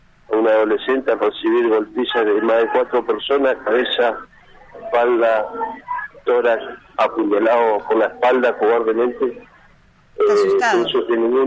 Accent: Argentina; somos argentinos y tenemos derecho a circular por cualquier parte de la República Argentina

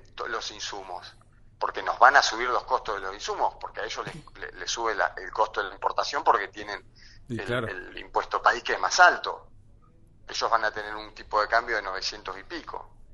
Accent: Argentina; Como siempre, como todo argentino. Porque siempre los argentinos lo levantamos y tenemos una cosa nueva adelante.

